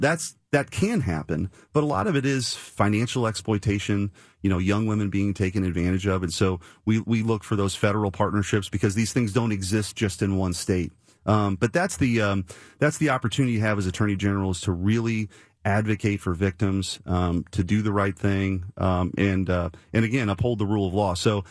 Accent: Missouri, United States; Look, I'm grew up in this region. You know, I grew up in North County. I love this area

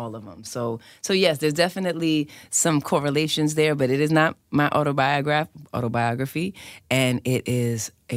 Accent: New York City, New York, United States; It is inspired by my experiences growing up in New York, growing up in Hell's Kitchen for sure.

